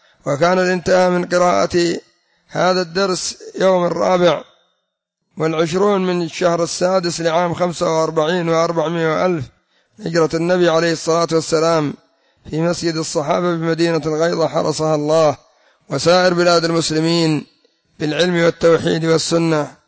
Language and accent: Arabic; Yemen; عندنا في اليمن